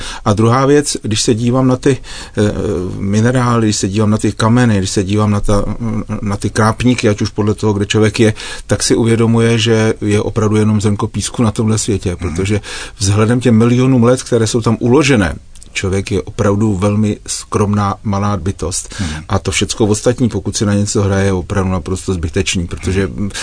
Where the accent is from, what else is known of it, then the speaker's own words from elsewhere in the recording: Hradec Králové, Hradec Králové Region, Czechia; born there; Já jsem z Hradce Králové původně narozen